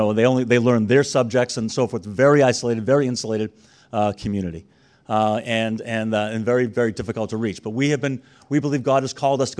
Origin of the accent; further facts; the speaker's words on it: Newton, Massachusetts, United States; I grew up in Newton, Massachusetts, in a very secular environment.